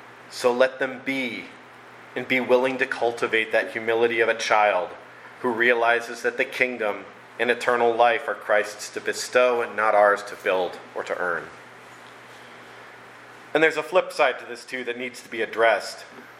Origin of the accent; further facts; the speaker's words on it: United States; Now, personally, I'm incurably American